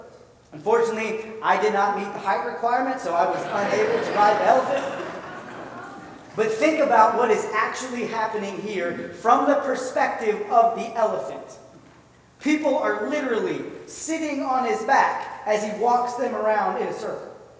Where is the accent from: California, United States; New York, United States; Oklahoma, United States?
California, United States; when I was a kid, I was growing up in California. We lived near a theme park called Marine World